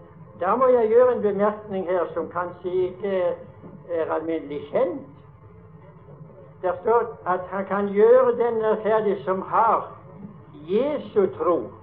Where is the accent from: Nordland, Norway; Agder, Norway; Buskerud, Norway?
Agder, Norway; Sør-Audnedal; Jeg husker som barn hjemme i Sør-Audendal